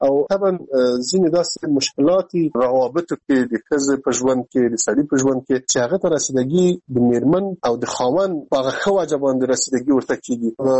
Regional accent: Afghanistan; زه چې په افغانستان کې یو وګړی یم، اوسېږم

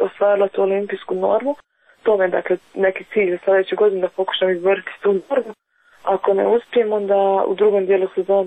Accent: Berkovići, Republika Srpska, Bosnia & Herzegovina; now in Sarajevo, Bosnia and Herzegovina; ja sam dakle iz Berkovića, jednu godinu sam provela u Trebinju i nakon dvije i pol godine sam došla u Sarajevo.

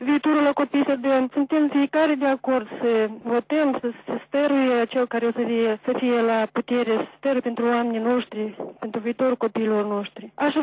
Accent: Moldova; moved away; fiindcă suntem moldoveni

